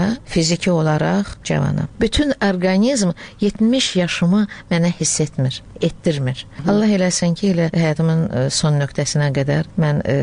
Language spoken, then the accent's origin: Azerbaijani; Baku, Azerbaijan; born there; Və mən birinci nəsiləm ki, ana tərəf, ana vətənim Şuşa, ata vətənim Qəbələ olduğu halda birinci ziyalılardanam ki, Bakıda doğulmuşam.